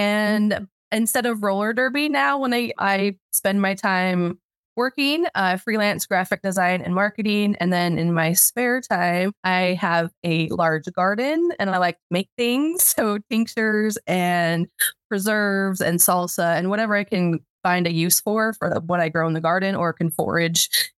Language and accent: English; Preston, Idaho, United States; I grew up here in Preston, Idaho, and then moved away to go to college. Ended up in Ogden